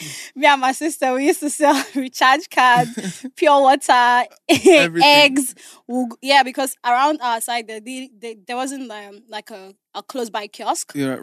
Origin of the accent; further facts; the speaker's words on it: Abuja, Federal Capital Territory, Nigeria; I grew up in Abuja. Okay. You know, my whole family is still in Abuja.